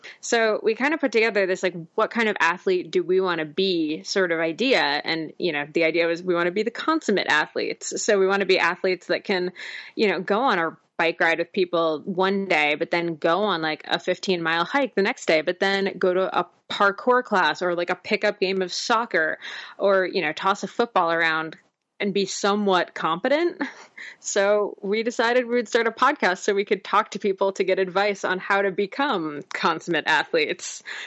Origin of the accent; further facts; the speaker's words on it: New Jersey, United States; accent: New Jersey; now in Ontario, Canada; So I'm a Jersey girl. I grew up in New Jersey. I'm hoping to lose the accent at some point now that I live in Ontario, but it doesn't seem to be happening anytime soon.